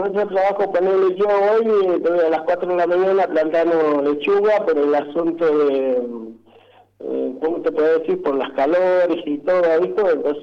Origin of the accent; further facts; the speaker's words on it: Jujuy, Argentina; now in Maipú, Argentina; Sí, todos somos jujeños, sí, todos somos jujeños.